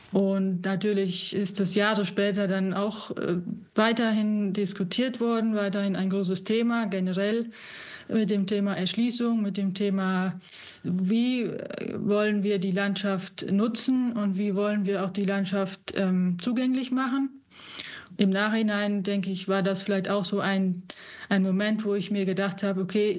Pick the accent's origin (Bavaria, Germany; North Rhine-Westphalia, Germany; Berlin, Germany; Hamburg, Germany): North Rhine-Westphalia, Germany; Siegen; born there; now in Alps; Ich bin nicht in im Alpenraum geboren, sondern in Nordrhein-Westfalen, in Siegen. Das ist so zwischen Köln und Frankfurt. Und dort haben wir jetzt keine Berge, aber wir haben zumindest Hügel. Das ist eine Mittelgebirgsregion.